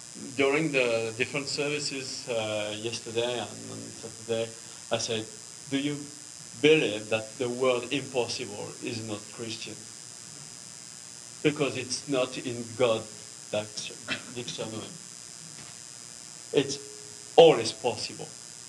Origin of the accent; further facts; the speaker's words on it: France; accent: French; English is a second language; My English is very French, so now you know it.